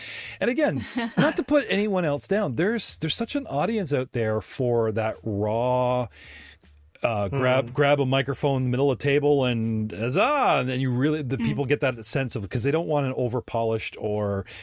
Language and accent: English; Canada; And I'm sorry, I'm Canadian.